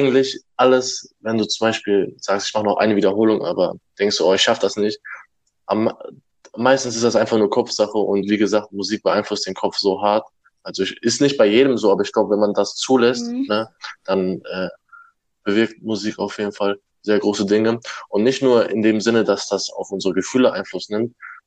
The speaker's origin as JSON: {"language": "German", "country": "Germany", "tie": "born there", "said": "also meine Großeltern sind in der Türkei geboren und ich bin auch in Deutschland geboren, aber halt türkische Wurzeln."}